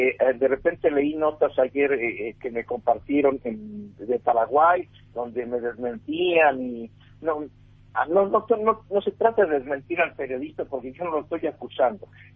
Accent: Mexico; como periodista mexicano que soy

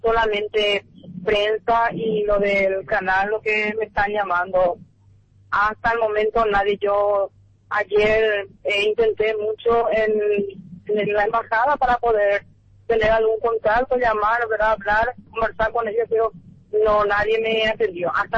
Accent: Paraguay

